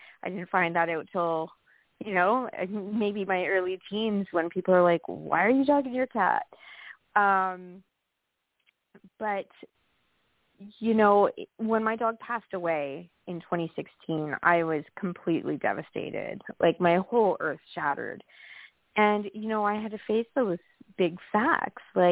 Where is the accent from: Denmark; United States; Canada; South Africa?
Canada; Jasper, Alberta; I'm from Jasper National Park in Canada.